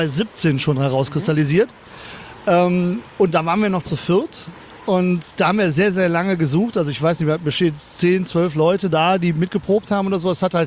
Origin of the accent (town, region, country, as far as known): North Rhine-Westphalia, Germany